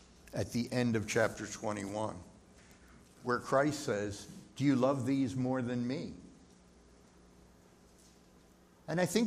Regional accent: Pennsylvania, United States; we wound up sitting behind people that were from the next town over where we grew up in Pennsylvania.

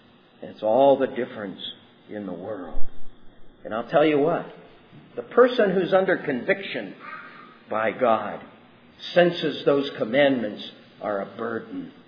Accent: New Jersey, United States; And I grew up in New Jersey, who in the summertime used to open up the fire hydrant to get cool.

